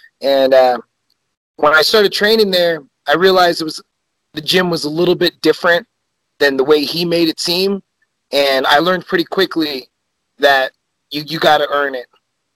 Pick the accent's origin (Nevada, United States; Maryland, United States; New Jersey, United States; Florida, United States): Nevada, United States; Las Vegas; also born or lived in Biloxi / Tucson; but I was born in Biloxi, Mississippi. We lived in Arizona for a little bit, Tucson, and then we moved to Vegas about 2002.